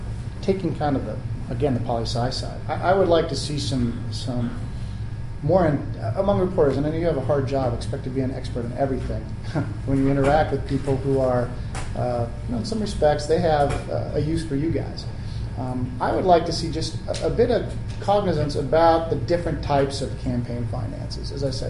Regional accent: Minnesota, United States; So, I come from Minnesota originally and seen Target being pilloried in the press

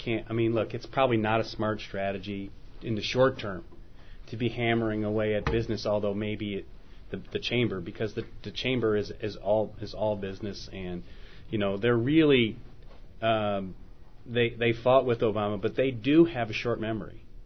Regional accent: Detroit, Michigan, United States; Well, and I'm from Detroit, so I get a real sense from my family of the economic downturn

